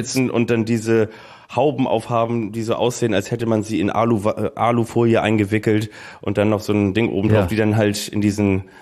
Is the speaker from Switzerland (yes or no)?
no; Hamburg, Germany; Ich komme ursprünglich aus Hamburg.